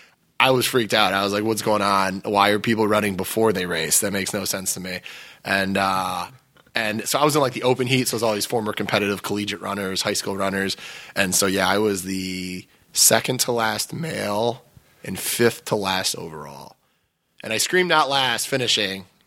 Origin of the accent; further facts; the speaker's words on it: Dubuque, Iowa, United States; now in Quad Cities, United States; I'm actually from Dubuque, Iowa, but I've been living in the Quad Cities for almost 10 years now.